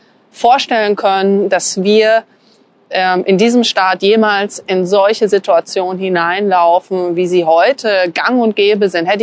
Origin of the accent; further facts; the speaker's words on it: West Germany, Germany; ich bin in Westdeutschland groß geworden, ich bin Baujahr 79.